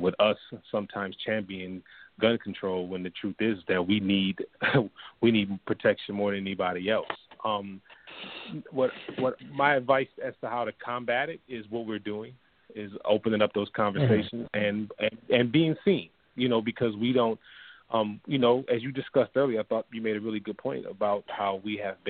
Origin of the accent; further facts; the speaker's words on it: Buffalo, New York, United States; My background is I was raised in the Dory Miller Rifle and Pistol Club of Buffalo, New York, which was started by my dad in 1980.